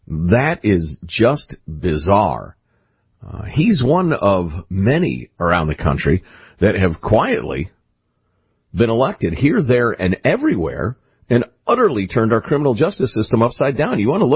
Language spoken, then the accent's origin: English; Illinois, United States; You know, I grew up in Chicagoland. I spent a tremendous amount of time downtown in the city.